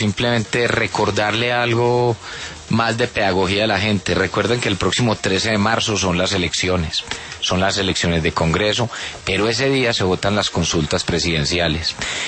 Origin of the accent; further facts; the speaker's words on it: Colombia; yo soy un colombiano común y corriente